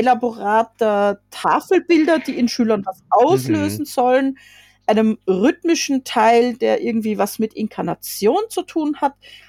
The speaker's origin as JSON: {"language": "German", "region": "South Germany", "country": "Germany", "tie": "born or raised there", "said": "Nee, also ich bin ja im Süden Deutschlands aufgewachsen, sage jetzt nicht genau wo."}